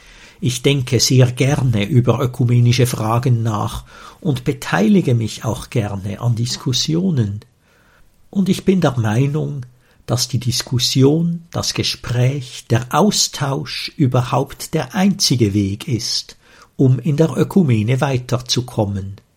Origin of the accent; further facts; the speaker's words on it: Switzerland; Manchmal stimmt das auch, bei uns in der Schweiz.